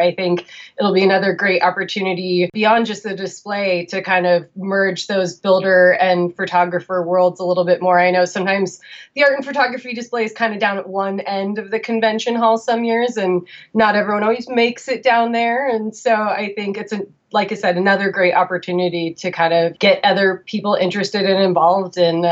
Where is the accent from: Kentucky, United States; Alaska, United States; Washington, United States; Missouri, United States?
Washington, United States; Seattle; now in Portland, United States; was in the midst of planning the toy photography meetup in Seattle at the time, which is actually my hometown. I moved to Portland from Seattle like 12 years ago now.